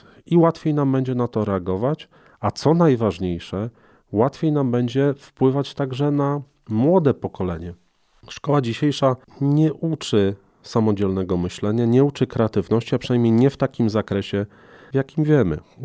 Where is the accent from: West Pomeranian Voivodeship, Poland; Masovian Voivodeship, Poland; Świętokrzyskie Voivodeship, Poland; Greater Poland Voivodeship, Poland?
Greater Poland Voivodeship, Poland; Ja jako Wielkopolanin będę zwolennikiem tej pracy organicznej